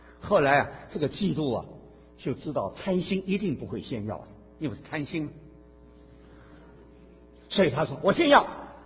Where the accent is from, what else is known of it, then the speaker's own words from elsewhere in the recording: China; 所以我们中国人一句话叫“伴君如伴虎”